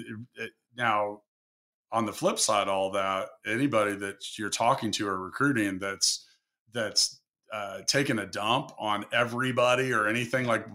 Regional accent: Kansas City, Missouri, United States; And KC, that's my hometown.

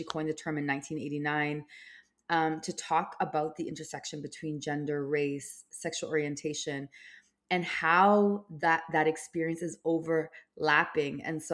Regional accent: Toronto, Ontario, Canada; also born or lived in Jordan; eventually moving to Jordan, having me, and then my mother and father coming to Canada in the 1980s and growing up in Scarborough and in Regent Park area in Toronto. And growing up in, you know, very disinvested communities.

